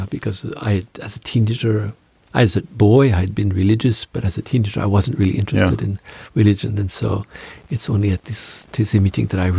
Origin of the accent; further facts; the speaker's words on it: Timmins, Ontario, Canada; It's home village, yeah, Timmins. It's a small town, but it's still 30,000 people.